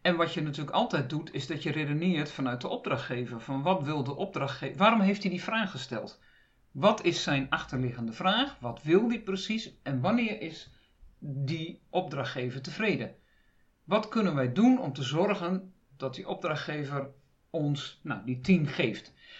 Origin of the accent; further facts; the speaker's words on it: Groningen, Netherlands; Maar daar ben ik te nuchter voor als Groningse.